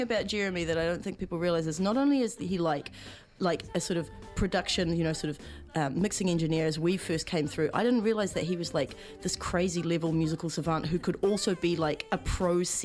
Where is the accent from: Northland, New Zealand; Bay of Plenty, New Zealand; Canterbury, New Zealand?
Bay of Plenty, New Zealand; Tauranga; moved away as an adult; now in Auckland, New Zealand; All I know is that I came from Tauranga and then came to Auckland as an 18-year-old and discovered BFM